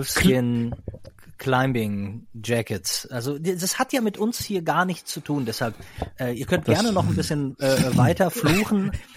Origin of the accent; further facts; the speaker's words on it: North Rhine-Westphalia, Germany; now in Hamburg, Germany; Also wir tragen in Hamburg keine Trachten und wir tragen auch am Niederrhein, da wo ich herkomme, auch keine Trachten.